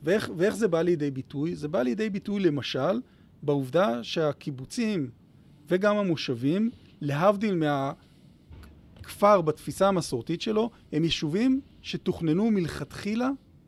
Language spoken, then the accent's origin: Hebrew; Tel Aviv, Tel Aviv District, Israel; אני גם יליד תל אביב. עם זאת, אני בן לאחת הבנות הראשונות של הקיבוץ הגדול ביותר בעולם במשך הרבה שנים, גבעת ברנר.